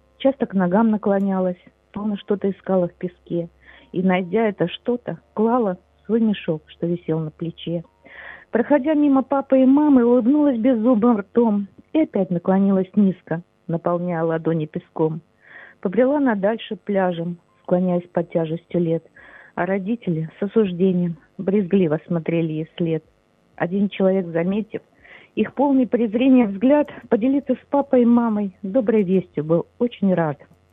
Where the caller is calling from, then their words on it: Kharkiv, Kharkiv Oblast, Ukraine; З Харкова.